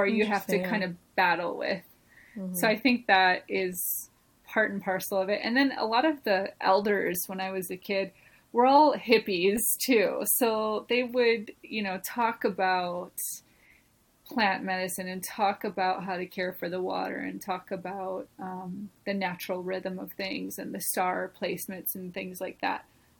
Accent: Minnesota, United States; A little bit about me. I grew up in Minnesota and kind of a super adventurous kid.

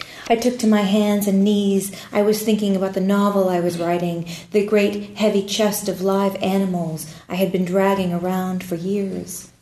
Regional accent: Sonoma, California, United States; also born or lived in New York; now in Lexington, United States; About 5 years ago, I moved to Kentucky. I'm from Sonoma, California. I lived in New York for 12 years. And now I live in Lexington, Kentucky with my fiancé.

